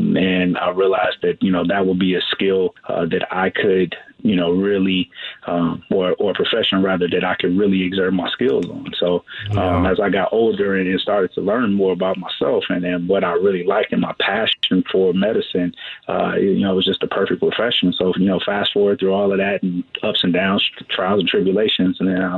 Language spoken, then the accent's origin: English; Chicago, Illinois, United States; south side of Chicago. I grew up in the Chatham area, where in the crack era and at the height of the gangs, that was my environment.